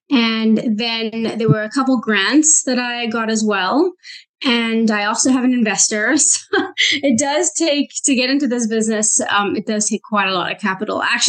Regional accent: South Africa; now in Vancouver, Canada; I grew up in South Africa, but I've been in Vancouver for almost 25 years now.

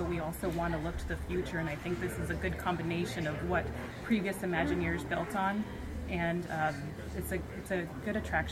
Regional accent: Canada; So, I grew up in Canada

